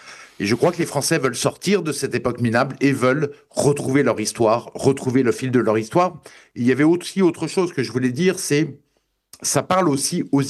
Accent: France; Si on veut défendre l'identité en tant que Français, notre identité

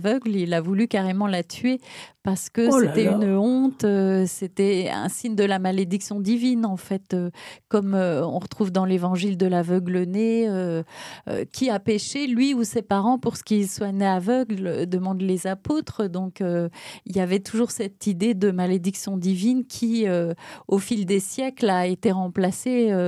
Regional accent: Grand Est, France; Non, je ne suis pas alsacienne, je suis lorraine, ce qui est très différent.

